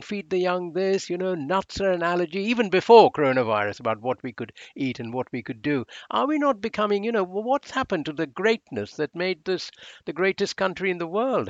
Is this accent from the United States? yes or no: no; India; English is a second language; When I was growing up in India